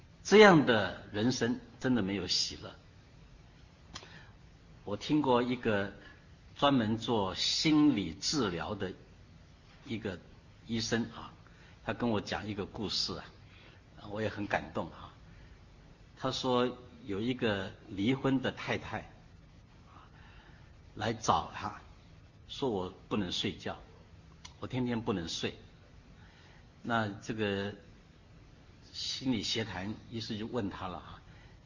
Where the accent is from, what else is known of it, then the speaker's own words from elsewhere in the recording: China; 我们中国人说事不过三嘛，对不对哈？